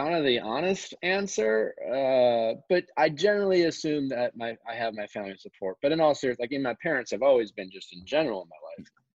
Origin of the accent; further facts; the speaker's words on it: Midwest, United States; I grew up in the Midwest